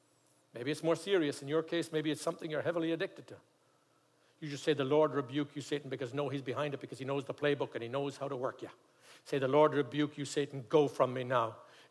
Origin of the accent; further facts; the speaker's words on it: London, United Kingdom; also born or lived in Amsterdam, Netherlands; when I was a young man growing up in London and worked in Amsterdam, as a very young man